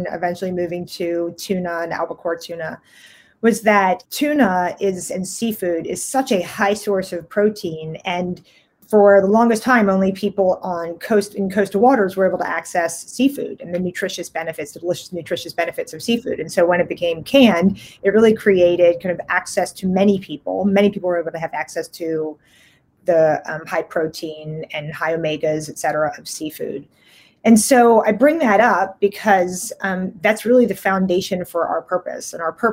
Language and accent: English; Atlanta, Georgia, United States; I was raised in Atlanta, Georgia, which was not the hotbed of sustainable thinking.